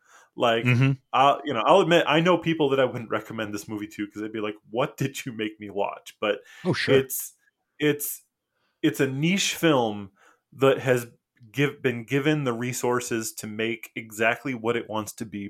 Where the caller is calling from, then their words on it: South Korea; I'm zooming in from South Korea, but I did visit America recently, went on a road trip